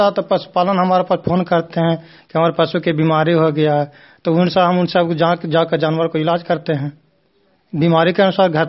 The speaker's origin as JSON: {"language": "Hindi", "town": "Kurari", "region": "Bihar", "country": "India", "said": "ग्राम post Kurari, panchayat खाजुरा, प्रखंड नगरनौसा, जिला नालंदा का निवासी हूँ।"}